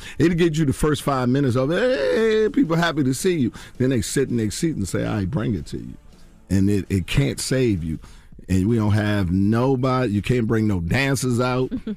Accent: Washington, District of Columbia, United States; My hometown, Washington, D.C.

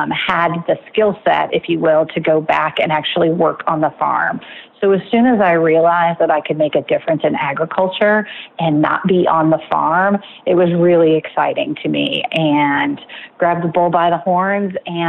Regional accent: Illinois, United States; I grew up on a corn and soybean farm in central Illinois, just east of Bloomington, Illinois.

